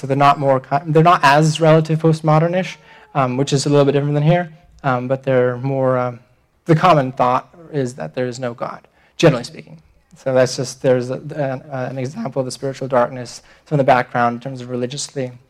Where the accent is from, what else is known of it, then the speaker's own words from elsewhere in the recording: Lidice, Central Bohemian Region, Czechia; English is a second language; is I grew up in Lidice. It's a small city.